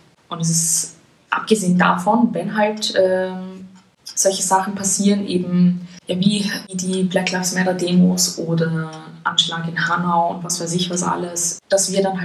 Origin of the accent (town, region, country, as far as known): Austria